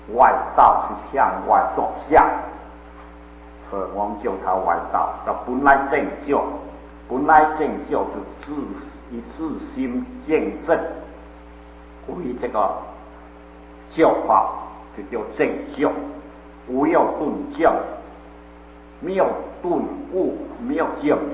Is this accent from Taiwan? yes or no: no; China; 我们中国人呢、都是以士就读书人呢、排在第一个